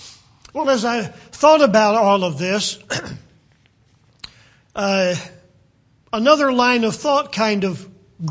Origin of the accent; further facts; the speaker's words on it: United States; Well, they recognize I'm from America. They've heard my accent via all the media that's available in our day. I would be recognized as an American citizen.